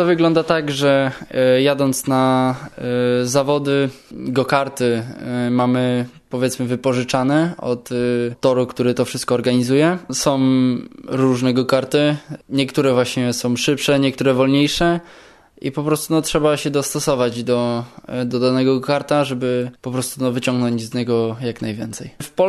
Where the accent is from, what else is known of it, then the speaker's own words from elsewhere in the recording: Zalesie, Pomeranian Voivodeship, Poland; pochodzę z Zalesia, z gminy Rzeczynica. Zajmuję się kartingiem. Niedawno skończyłem 18 lat